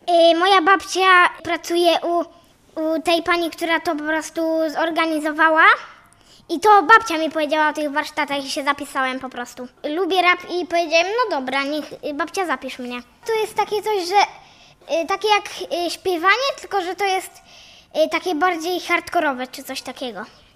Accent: Pobiedziska, Greater Poland Voivodeship, Poland; jestem z Pobiedzisk, to jest miasto moje, tutaj mam rodziców i niczego się nie boję.

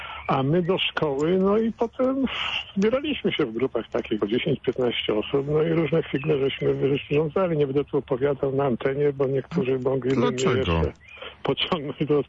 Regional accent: Wielichowo, Greater Poland Voivodeship, Poland; w podpoznańskich wsiach nie było prądu. Do kościoła jeździło się furmanką, bryczką, czym tam było, gokartem. No najróżniejsze wkoło kościoła, jak pamiętam w Wielichowie

